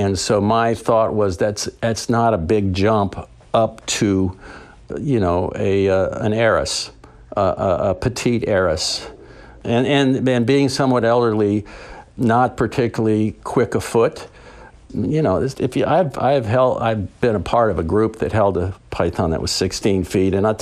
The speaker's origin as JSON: {"language": "English", "region": "Florida", "country": "United States", "tie": "born or raised there", "said": "growing up in Florida, I always end up rooting for Mother Nature."}